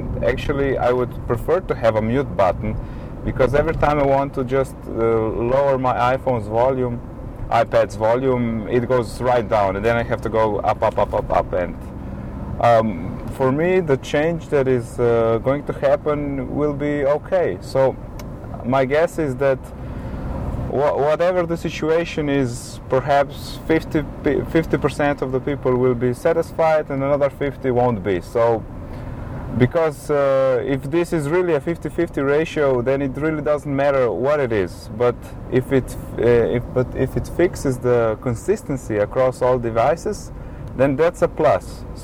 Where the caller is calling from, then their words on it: Slovenia; Hey, guys. … I'm recording from Slovenia.